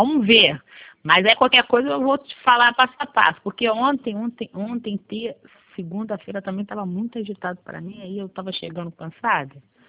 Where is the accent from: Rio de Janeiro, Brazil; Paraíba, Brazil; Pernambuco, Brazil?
Rio de Janeiro, Brazil; eu sou de Ramos.